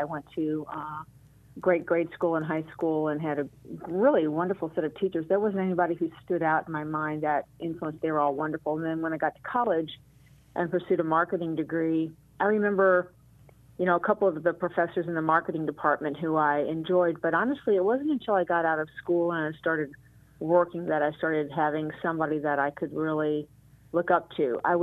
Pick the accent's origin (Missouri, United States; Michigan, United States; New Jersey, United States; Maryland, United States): Missouri, United States; St. Louis; And grew up in a family where we all loved sports, and of course, growing up in the St. Louis area, we had at the time our baseball Cardinals, our football Cardinals, and as well our St. Louis Blues hockey team.